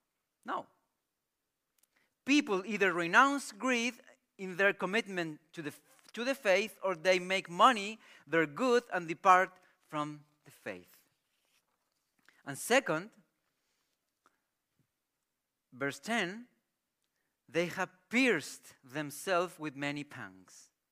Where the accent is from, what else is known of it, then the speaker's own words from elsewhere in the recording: Chile; I grew up in Chile.